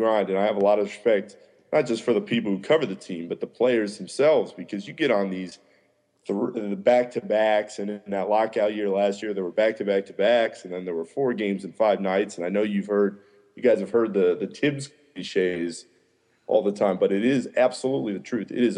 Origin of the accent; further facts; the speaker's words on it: Orlando, Florida, United States; growing up in Orlando like I did, he was beloved in Florida